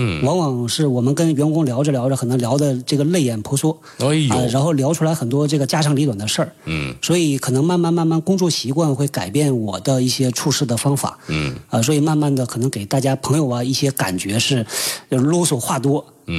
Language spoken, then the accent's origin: Chinese; Northeast China, China; 是学师范的，我的母校呢是东北师范大学，在长春，在吉林省，所以我也是个东北人。